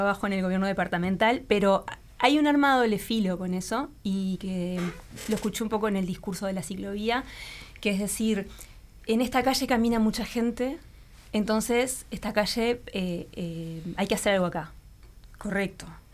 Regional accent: Montevideo, Uruguay; para construir el tipo de ciudad que nos sirve a nosotros como montevideanos o, bueno, como uruguayos

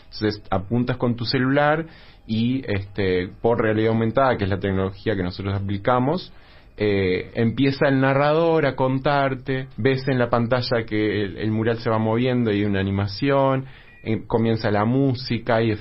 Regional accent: Colonia, Uruguay; born there; now in Montevideo, Uruguay; yo nací en el campo, en Colonia, hace muy poco que estoy en Montevideo

